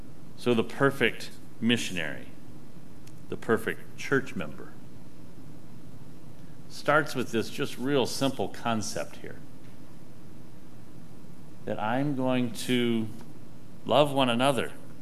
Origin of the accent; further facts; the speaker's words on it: California, United States; And I just decided to say, "I'm from Southern California."